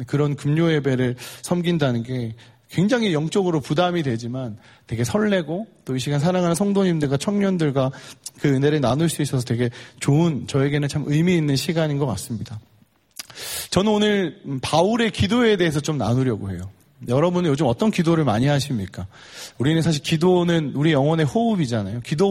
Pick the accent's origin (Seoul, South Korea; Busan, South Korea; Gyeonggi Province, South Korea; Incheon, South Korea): Busan, South Korea; 저한테 세상의 중심은 부산입니다. 전 부산에서 왔거든요. 그중에 제가 살았던 곳이 바닷가에 있는 항구 도시였어요.